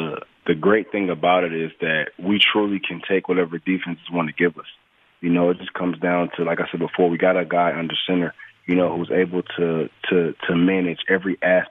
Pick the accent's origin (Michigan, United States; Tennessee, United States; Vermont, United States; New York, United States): Michigan, United States; Detroit; By him being in Detroit, you know, me growing up in Detroit